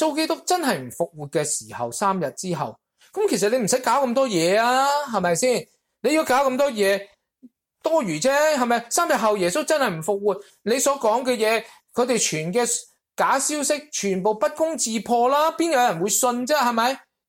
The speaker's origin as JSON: {"language": "Cantonese", "region": "Guangdong", "country": "China", "said": "用我哋广东人有一句说话叫顾得头嚟脚反筋"}